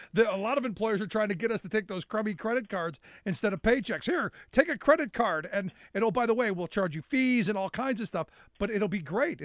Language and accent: English; Cleveland, Ohio, United States; I grew up in Cleveland during the height of the steel industry with lead gasoline and smog and acid rain.